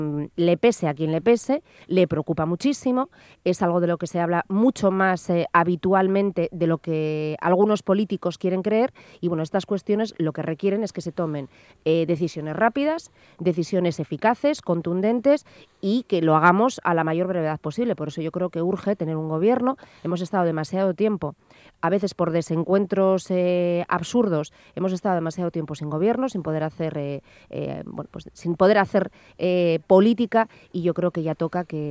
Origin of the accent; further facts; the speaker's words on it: Spain; sobre todo cuando en un Estado como el nuestro, como el español, bueno, pues hubo demasiadas cosas que se quisieron tapar